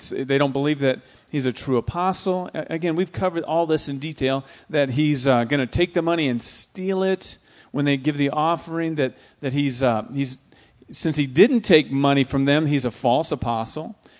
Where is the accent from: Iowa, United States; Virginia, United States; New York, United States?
Iowa, United States; I'm from Iowa. I need to hear rain.